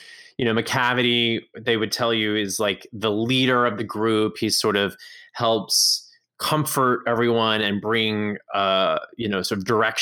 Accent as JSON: {"language": "English", "town": "Orange", "region": "Texas", "country": "United States", "tie": "born or raised there", "said": "came to my hometown of Orange, Texas for two nights."}